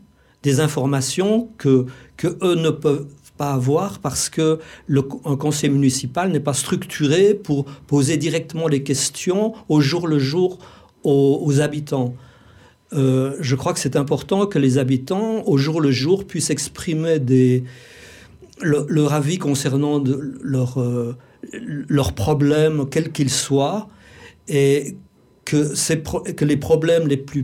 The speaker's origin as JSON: {"language": "French", "country": "Switzerland", "lives_now": "Saint-Antonin, France", "said": "je suis suisse de nationalité, mais vivant à Saint-Antonin depuis 4-5 ans maintenant et dans la région depuis plus de 20 ans."}